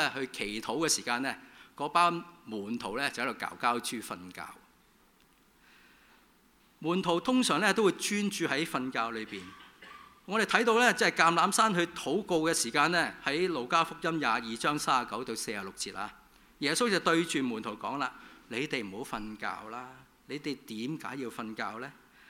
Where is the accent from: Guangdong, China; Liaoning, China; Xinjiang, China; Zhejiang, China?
Guangdong, China; 即是我们广东人说的乌下乌下的状况里面呢